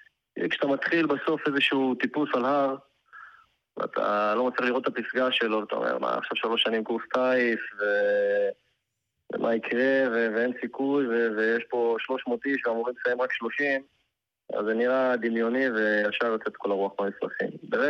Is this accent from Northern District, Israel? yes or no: yes; Tiberias, Northern District, Israel; now in Tel Aviv, Israel; זה נשוי, גר בתל אביב, במקור אני מהצפון, מטבריה.